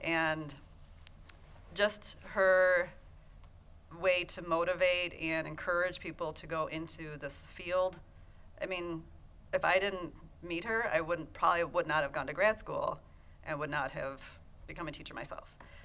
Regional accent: Ottawa, Ontario, Canada; I grew up in Ottawa. I'm first generation immigrant

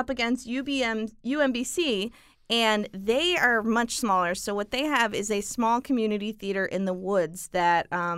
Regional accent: New Jersey, United States; I'm from New Jersey.

